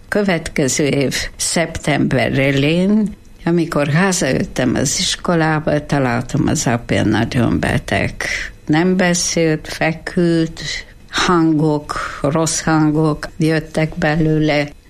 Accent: Ruse, Ruse Province, Bulgaria; Hungarian is a second language; moved away as an adult; now in Hungary; Bulgáriában születtem, Rusze városban, a Dunaparton szembe, ahol most van híd Románia és Bulgária között.

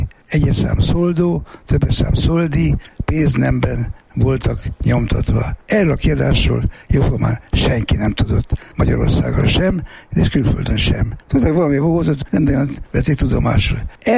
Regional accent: Vienna, Austria; A feleltel igen egyszerű. Bécsi, magyar vagyok.

